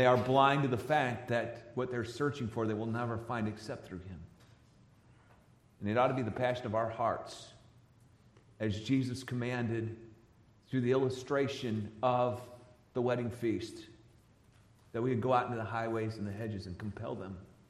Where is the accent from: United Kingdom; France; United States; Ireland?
United States; Starr, South Carolina; I grew up in Star, South Carolina, which is near Anderson.